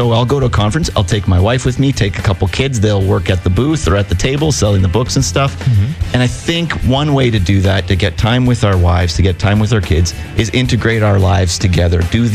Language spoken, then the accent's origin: English; Bradford, Ontario, Canada; also born or lived in Barrie; now in Saskatchewan, Canada; I grew up in Bradford, and then I was we moved to Barrie in 2004